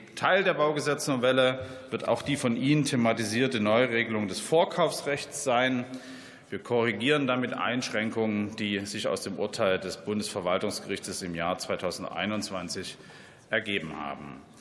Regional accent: East Germany, Germany; Ich bin im sogenannten real existierenden Sozialismus aufgewachsen in der DDR.

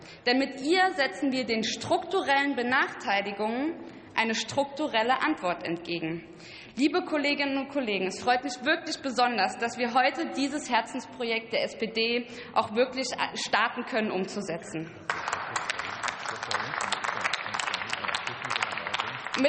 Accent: Saarbrücken, Saarland, Germany; von Berlin auch bis in meine Heimatstadt Saarbrücken.

